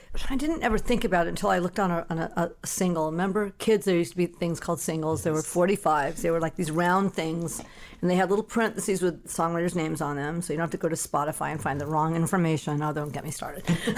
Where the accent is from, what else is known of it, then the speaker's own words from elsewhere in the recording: Van Nuys, California, United States; I'm from Van Nuys, California. I'm a local, not a lot of us.